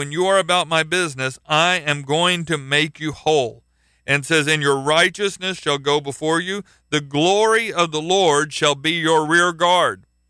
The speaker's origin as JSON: {"language": "English", "country": "United States", "said": "because I am an American, I have a sin problem"}